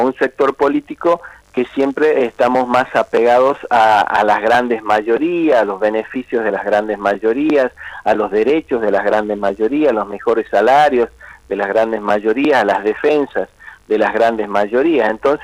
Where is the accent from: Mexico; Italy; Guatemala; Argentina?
Argentina; nosotros hoy hemos tenido la oportunidad de vivir como argentinos esto